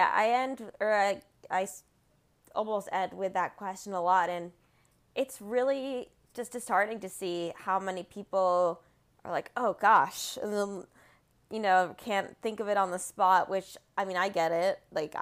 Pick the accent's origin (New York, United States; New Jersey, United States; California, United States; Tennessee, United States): New Jersey, United States; Rumson; Yeah, I'm from Rumson on the beachish.